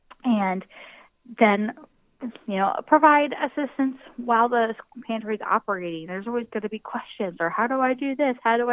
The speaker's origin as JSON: {"language": "English", "region": "Iowa", "country": "United States", "said": "come from rural North Central Iowa. So knowing that the Food Bank of Iowa helps people not only in my hometown and the community where I live now"}